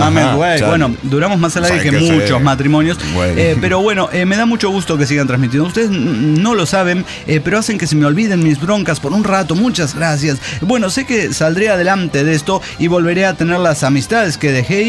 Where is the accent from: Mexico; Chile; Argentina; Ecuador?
Mexico; Monterrey, Nuevo León; Soy de Monterrey